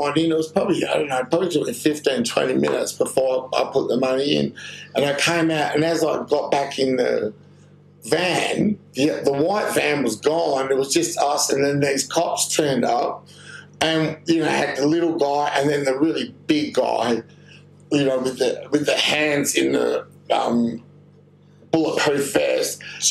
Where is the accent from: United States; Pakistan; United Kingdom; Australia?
Australia; Perth, Western Australia; We're from Perth. We're from Western Australia. We just got colour TV 2 years ago.